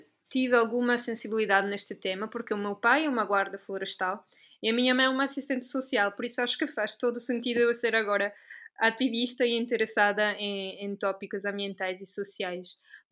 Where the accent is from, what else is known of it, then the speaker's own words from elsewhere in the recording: Trieste, Friuli-Venezia Giulia, Italy; Portuguese is a second language; now in Lisbon, Portugal; Eu sou italiana, sou de uma cidade que se chama Trieste, que fica no nordeste da Itália.